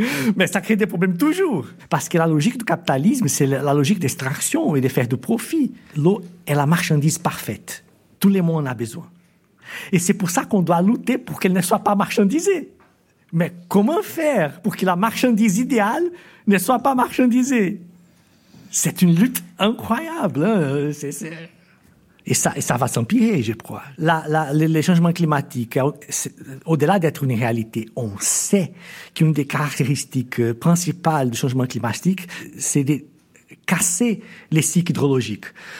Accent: Brazil; now in Switzerland; Je suis brésilien, j'habite en Suisse depuis 2009. Je suis arrivé en Suisse justement à cause de notre bataille contre Nestlé au Brésil.

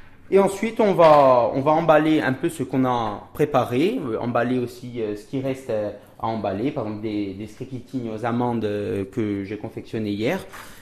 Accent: Folelli, Corsica, France; Alors moi je suis de Folili, je suis de Kazinke à 50% et Niulink du côté de mon père. Voilà, donc j'ai toujours grandi en Kazinka, c'est vrai. C'était une évidence pour moi de m'installer sur Folili.

